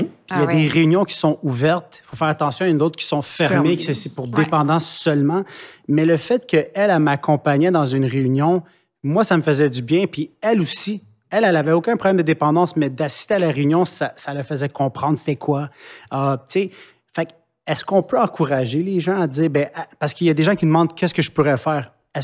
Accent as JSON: {"language": "French", "country": "Italy", "said": "moi, je suis italien"}